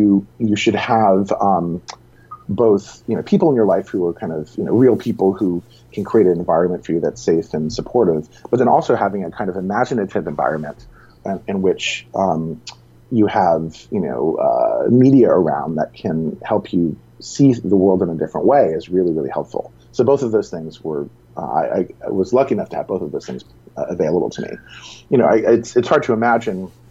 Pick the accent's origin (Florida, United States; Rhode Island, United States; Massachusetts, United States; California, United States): Rhode Island, United States; Providence; I come from Providence, Rhode Island, and what I was used to was like hanging out with friends and smoking pot and like just kind of hanging out and being a kind of slow paced small city stuff.